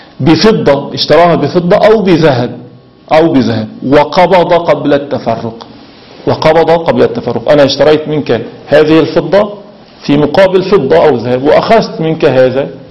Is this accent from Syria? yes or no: yes; Syria; now in Iran; يعني مثلا هنا في إيران غالب الذهب عيار 18 18، عندنا في سوريا أكثر الذهب 21.